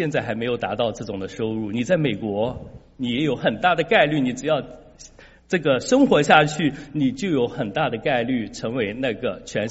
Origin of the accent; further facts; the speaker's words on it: China; born there; 可能是我在中国大陆82年出生嘛，然后一直到现在一直经历了，好像中国变得越来越富